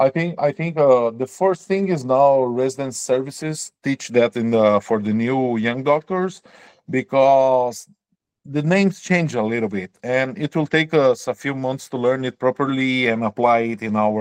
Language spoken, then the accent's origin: English; Brazil; English is a second language; now in Japan; And most of the countries, like here, Japan, or my home country, Brazil, or Europe, we are able to do both of stuff.